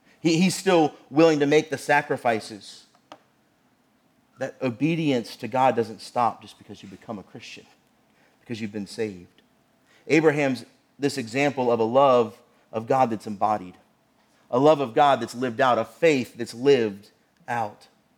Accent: Virginia, United States; I'm a Southerner. I'm a Virginian through and through.

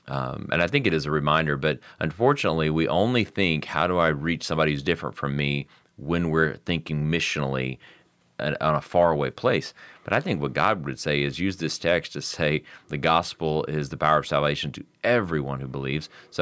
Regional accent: Florida, United States; I grew up in South Florida, and I was telling somebody recently that I didn't really know there was a majority, because there were so many different nationalities and languages.

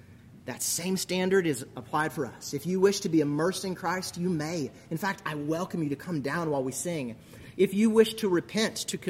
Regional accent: Minnesota, United States; Growing up in Minnesota, we had a whole bunch of immigrants from Somalia.

